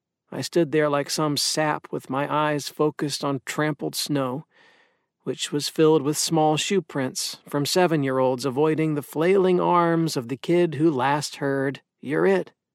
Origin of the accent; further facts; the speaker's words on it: Finch, Iowa, United States; which is located an hour from my hometown of Finch, Iowa. Population, a handful.